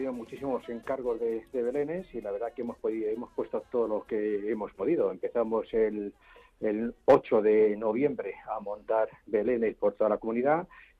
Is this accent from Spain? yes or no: yes; Madrid, Community of Madrid, Spain; como madrileño que me considero y que soy.